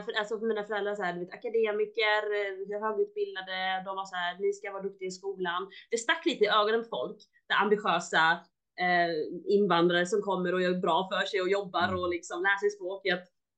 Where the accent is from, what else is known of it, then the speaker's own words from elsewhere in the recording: Småland, Sweden; jag är också uppvuxen i Småland, ett litet samhälle på 600 pers, ganska mycket främlingsfientlighet. Och vi var det så här, första invandrarna i det samhället.